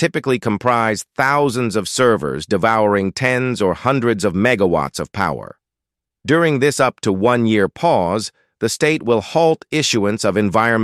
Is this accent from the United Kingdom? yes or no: no; Palm Springs, California, United States; I opened a tech conference in my hometown of Palm Springs